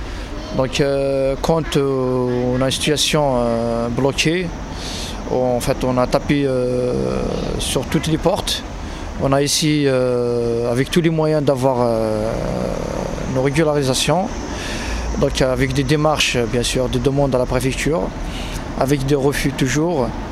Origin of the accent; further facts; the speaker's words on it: Algeria; now in France; je suis algérien de nationalité, sans papier, gréviste. J'ai 7 ans de présence sur le territoire français.